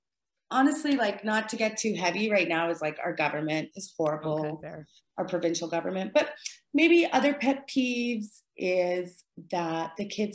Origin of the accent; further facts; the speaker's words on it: Alberta, Canada; And I grew up in Alberta, like couldn't be more landlocked.